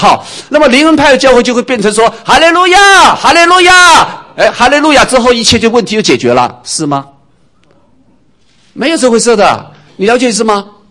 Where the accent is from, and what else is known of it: China